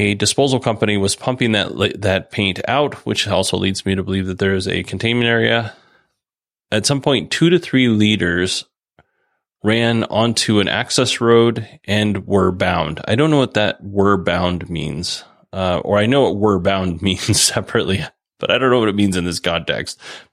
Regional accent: Alaska, United States; where I grew up in Alaska, there's a couple of Superfund sites

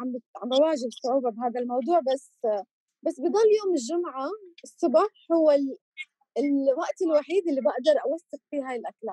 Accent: Egypt; born there; هلا أنا مثلاً من غزة بس مواليد مصر، عمري ما رحت على غزة، بس أهلي يعني من هم صغار طلعوا يعني بعد الحرب

